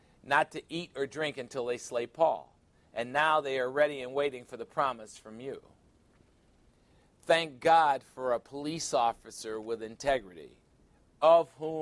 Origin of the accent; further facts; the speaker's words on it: Chicago, Illinois, United States; I mean, I grew up in Chicago.